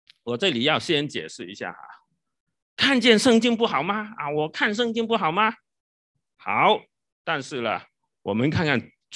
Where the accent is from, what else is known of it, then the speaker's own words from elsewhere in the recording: China; 我们中国人的文化是吃的文化哈，我们的中餐馆到处都是人家很多 很喜欢吃我们的东西。